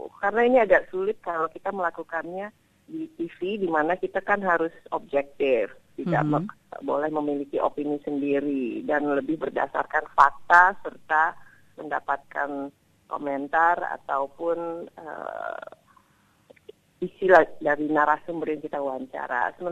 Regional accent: London, United Kingdom; Saya kan dibesarkan di London, sekolah di London dan sampai ke universitas saya juga di London.

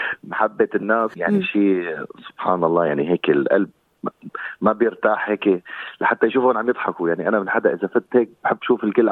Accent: Syria; من سوريا الحبيبة، من ضيعة اسم الحيري، سكان دمشق.

